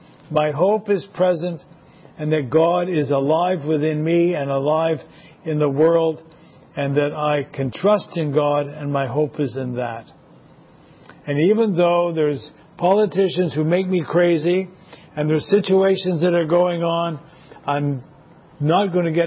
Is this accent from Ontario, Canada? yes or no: no; Quebec, Canada; French was vitally important growing up in Quebec